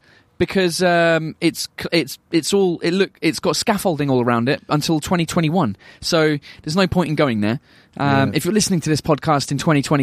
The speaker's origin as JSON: {"language": "English", "region": "England", "country": "United Kingdom", "said": "That's because we're English."}